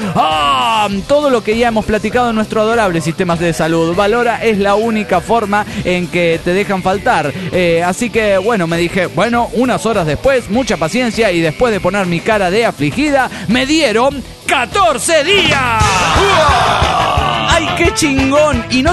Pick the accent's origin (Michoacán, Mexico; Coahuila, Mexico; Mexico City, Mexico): Mexico City, Mexico; now in Ohio, United States; del DF mexicano.